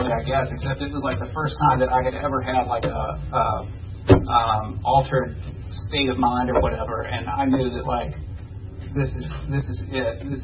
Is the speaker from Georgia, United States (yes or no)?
yes; Georgia, United States; I grew up here in Georgia.